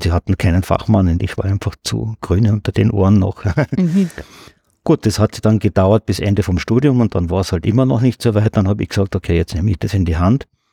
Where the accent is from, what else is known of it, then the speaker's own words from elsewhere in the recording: Munich, Bavaria, Germany; Ich bin aus München und ich bin am Nymphenburger Kanal immer wieder gewesen